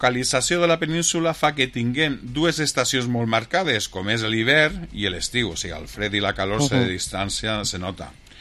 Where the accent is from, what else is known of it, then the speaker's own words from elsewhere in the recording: Segovia, Castile and León, Spain; Jo vinc de Segòvia, que pareix un vergel, allò.